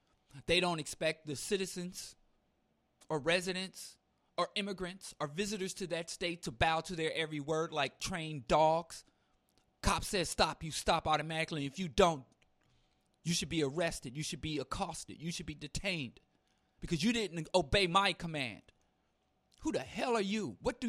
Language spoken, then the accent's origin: English; Missouri, United States; but I grew up in Missouri, you know, so this is just like background.